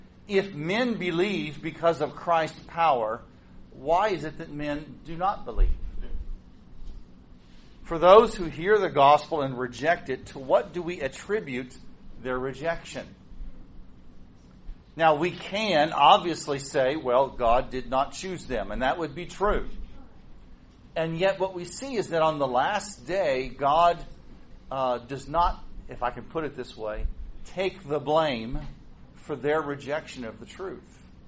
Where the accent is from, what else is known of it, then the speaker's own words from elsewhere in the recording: Missouri, United States; I'm originally from Missouri, and while it's not quite as grand and spectacular as New England, it's close.